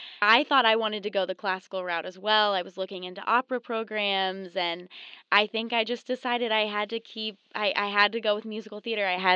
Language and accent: English; Indianapolis, Indiana, United States; I'm from Indianapolis, Indiana, so just up the road. I'm a senior here at Indiana University in the musical theater program.